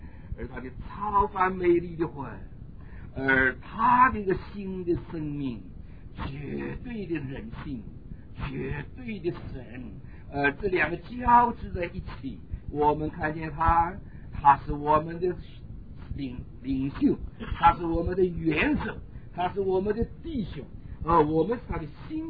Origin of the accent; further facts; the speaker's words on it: China; 我们中国人老是说那个别的种族的人啊，味道不好说